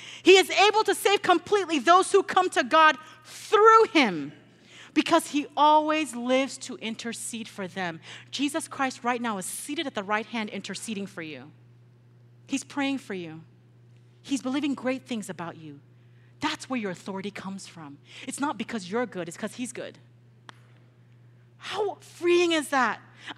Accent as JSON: {"language": "English", "country": "Nigeria", "said": "Listen, I'm Nigerian."}